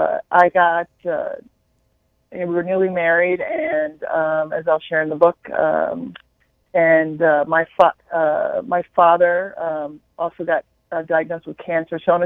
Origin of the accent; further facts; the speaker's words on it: Connecticut, United States; I was raised in the Northeast. I'm originally from Connecticut, so a big Italian family.